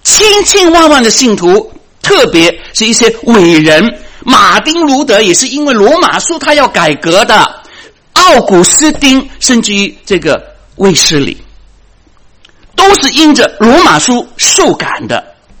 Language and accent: Chinese; China; 我们连欠人家人情，我们中国人都不好受，对吗？